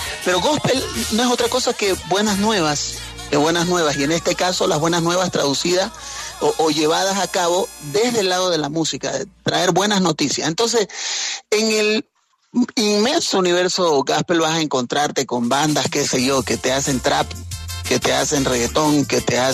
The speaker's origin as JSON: {"language": "Spanish", "country": "Bolivia", "said": "aunque venimos nosotros de Bolivia, el sonido que traigo es un sonido al que bauticé como dreadcore"}